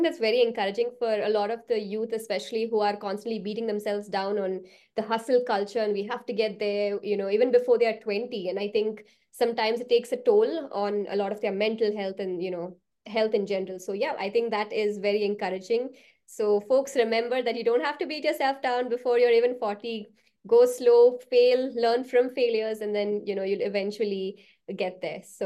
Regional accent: India; And I think because I'm from India

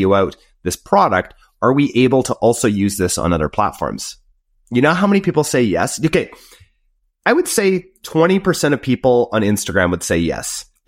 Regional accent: Canada; You guys know I'm Canadian, by the way.

